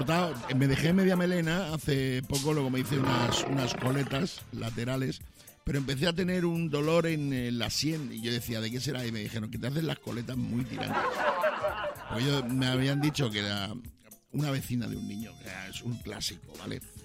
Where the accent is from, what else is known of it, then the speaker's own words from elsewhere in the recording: Badajoz, Extremadura, Spain; yo soy de Badajoz.